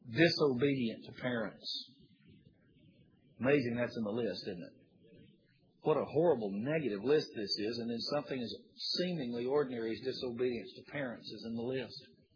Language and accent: English; Alabama, United States; I'm from Alabama. I'm a Tide man, all right?